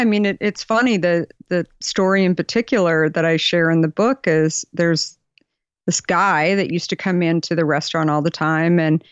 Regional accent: Arizona, United States; You know, I grew up in Arizona. My family, I was the last of five kids, super middle class.

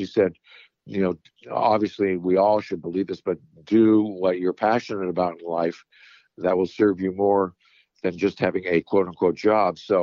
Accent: New York City, New York, United States; now in Los Angeles, United States; So we moved to Los Angeles from New York, culture shock to say the least.

